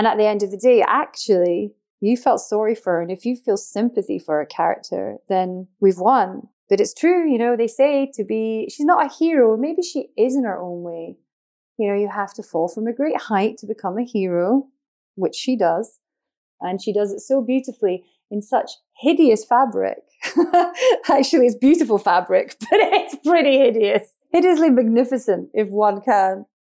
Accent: Scotland, United Kingdom; I have a lens of the world as a Scottish female of a certain age from a middle-class background.

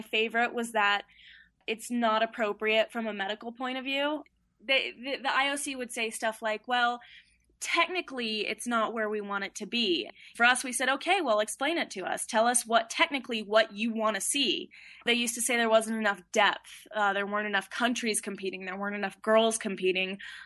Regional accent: Park City, Utah, United States; Growing up in Park City, we were on the mountain every weekend with our friends and our family just skiing.

